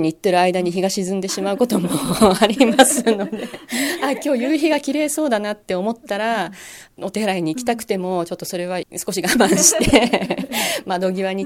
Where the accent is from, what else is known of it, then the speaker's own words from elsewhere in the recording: Fujisawa, Kanagawa, Japan; 私は生まれも育ちも藤沢です、